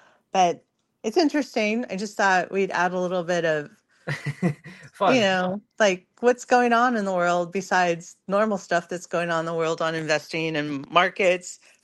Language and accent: English; California, United States; So like, I'm from California.